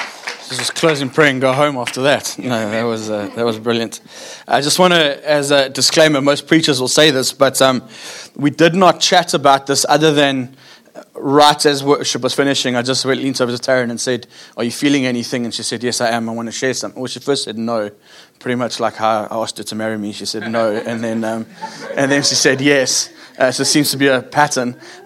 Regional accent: South Africa; I'm a South African.

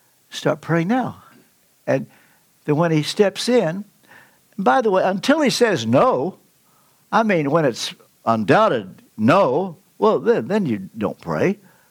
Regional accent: Ashland, Kentucky, United States; I'm from Ashland, Kentucky. I don't get back there often, but when I do, while I'm there, I always take Louise to South Ashland and say, that's the building.

